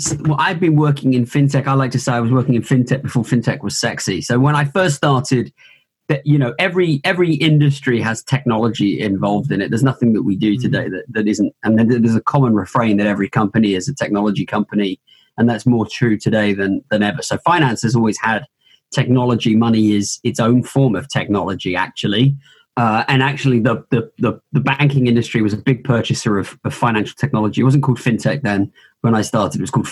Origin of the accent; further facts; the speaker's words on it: London, United Kingdom; now in United States; I was born in Brixton and grew up in sort of Southwest London. I traveled around. I went to school in Switzerland and I came out here for business. And I came out here very young, in my early 20s.